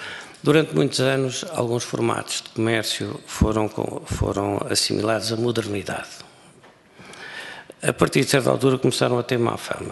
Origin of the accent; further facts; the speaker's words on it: Alentejo, Portugal; Eu sou alentejano, portanto sou um bocado lento nestas coisas